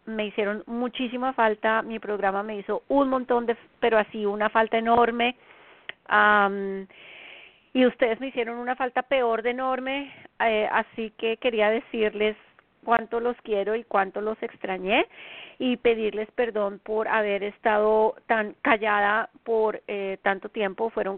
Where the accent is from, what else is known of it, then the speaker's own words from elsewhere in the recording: Colombia; now in United States; en la zona este de los Estados Unidos, desde donde transmito mi programa, son las 8 de la noche en mi tierra natal, Colombia.